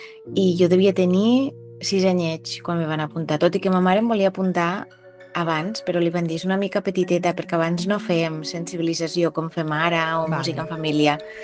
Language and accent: Catalan; La Ràpita, Catalonia, Spain; soc de la Ràpita, i actualment sóc músic professional